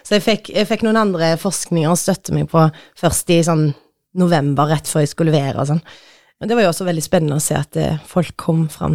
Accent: Tysvær, Rogaland, Norway; also born or lived in Oslo; now in Stavanger, Norway; og jeg kommer fra Tysvær, som ganske nærme Stavanger egentlig, men rett over fjorden, ganske nærme Haugesund. Har jobbet i 1,5 år som prest, og trives veldig godt i Stavanger

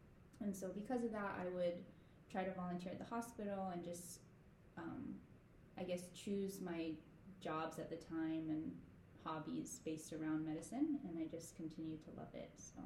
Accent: Kaneohe, Hawaii, United States; I grew up in Kaneohe, also went to Punahou with Scott, and then I went to Columbia in New York for college.

